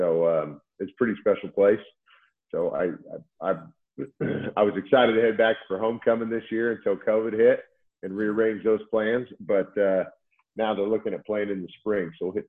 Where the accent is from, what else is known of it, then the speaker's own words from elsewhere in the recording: Washington, United States; had a lot of great just from the west side of the States, because I was from Washington State, had a lot of West Side interest